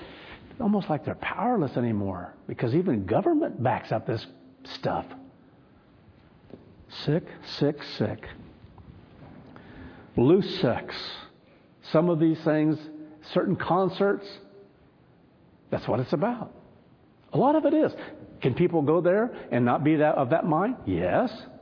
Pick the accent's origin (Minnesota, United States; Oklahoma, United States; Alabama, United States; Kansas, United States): Kansas, United States; I'm sure it's in farming communities where I grew up in Kansas